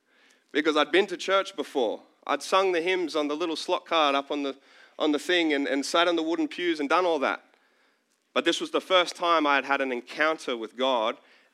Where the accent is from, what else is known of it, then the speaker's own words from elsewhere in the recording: Brisbane, Queensland, Australia; It was like Foster, New South Wales, and I'm from Brisbane